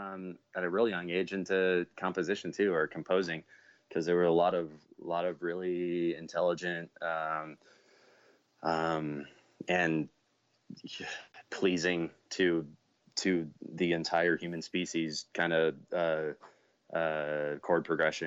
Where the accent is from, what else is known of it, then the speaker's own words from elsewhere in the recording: Tarpon Springs, Florida, United States; also born or lived in New York; I grew up in Tarpon Springs, Florida, right by Tampa and St. Pete.